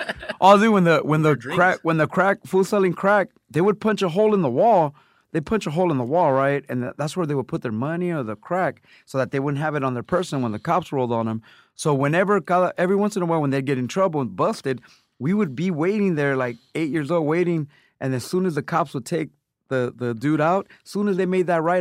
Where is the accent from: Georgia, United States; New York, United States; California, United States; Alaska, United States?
California, United States; Los Angeles; But I really grew up, that's where I was born, but I really grew up in Mid-City on La Brea and Washington.